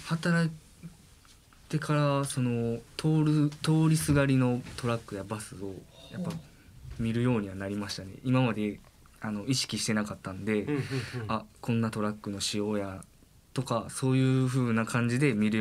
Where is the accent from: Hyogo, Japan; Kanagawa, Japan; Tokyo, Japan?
Hyogo, Japan; 自分はやっぱ地元の兵庫の日野自動車入れたらいいなと思って受けたのがきっかけです。